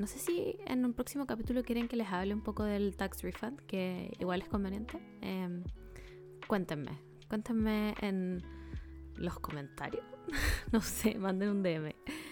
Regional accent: Chile; Y nosotros somos chilenos

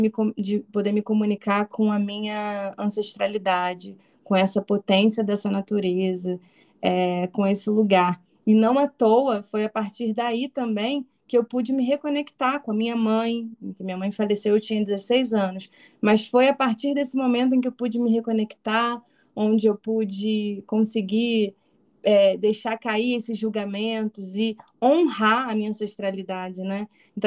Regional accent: Rio de Janeiro, Brazil; Eu venho do Rio, né? Da capital, a gente morei lá a minha vida inteira, agora que vim para o interior, enfim.

